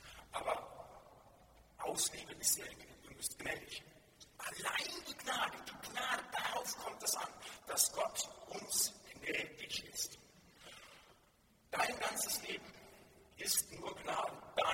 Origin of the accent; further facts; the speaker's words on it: North Rhine-Westphalia, Germany; Da, wo ich herkomme, aus den Gemeinschaftskreisen, das ist Finnland und Wittgenstein